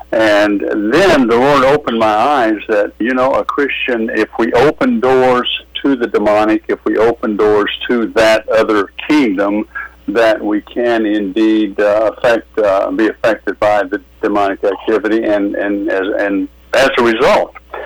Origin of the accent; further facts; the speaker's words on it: Norman, Oklahoma, United States; I do ministry in my hometown near Oklahoma City, Norman